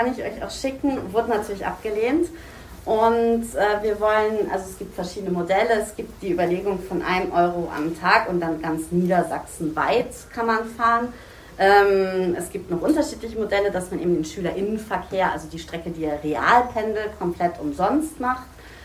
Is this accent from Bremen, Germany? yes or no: no; Berne, Lower Saxony, Germany; Ich komme aus Berne.